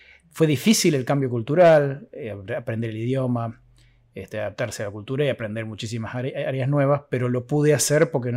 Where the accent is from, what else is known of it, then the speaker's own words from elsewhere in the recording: Argentina; moved away as an adult; now in United States; Yo llegué de Argentina con una licenciatura.